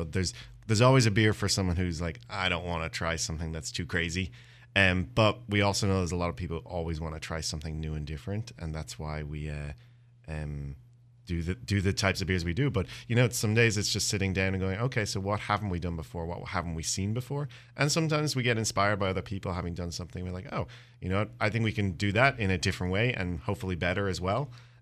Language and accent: English; Dublin, Leinster, Ireland; moved away as an adult; now in United States; So I'm actually originally from Dublin, Ireland.